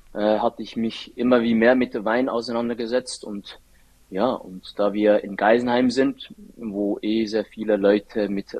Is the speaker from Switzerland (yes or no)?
yes; Interlaken, Bern, Switzerland; Ich bin in Interlaken aufgewachsen.